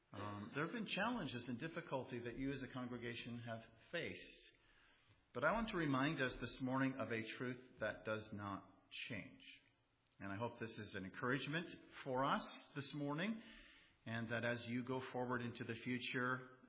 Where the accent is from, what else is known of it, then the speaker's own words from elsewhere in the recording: Grand Rapids, Michigan, United States; I'm from Grand Rapids.